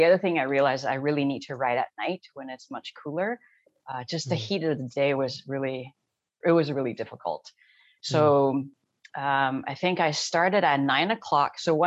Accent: Taiwan; I grew up in Taiwan, where academics is king and sports is really low on the totem pole.

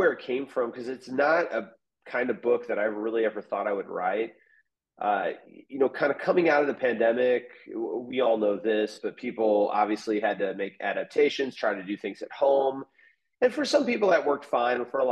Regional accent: Missouri, United States; As you said, I grew up in Missouri, spent most of my life here

